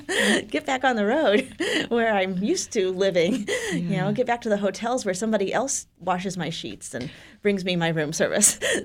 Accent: Chicago, Illinois, United States; my hometown is Chicago. I grew up there and I've lived there my whole life.

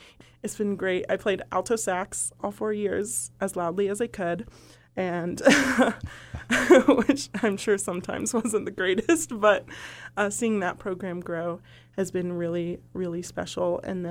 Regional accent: Las Vegas, Nevada, United States; So I'm from Las Vegas. I graduated from Arborview High School in 2012.

